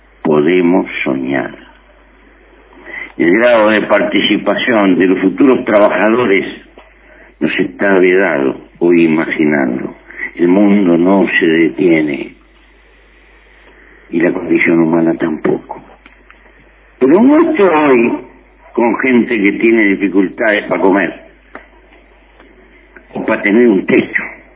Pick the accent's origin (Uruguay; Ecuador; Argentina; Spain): Uruguay; Como uruguayo, te doy un abrazo, y en ti, a todo tu pueblo